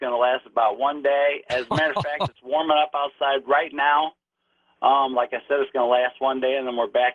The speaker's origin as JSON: {"language": "English", "town": "St. Louis", "region": "Missouri", "country": "United States", "tie": "born or raised there", "lives_now": "Hematite, United States", "said": "I was born and raised in St. Louis, but I lived down in a small little Ozark town now called Hematite, Missouri."}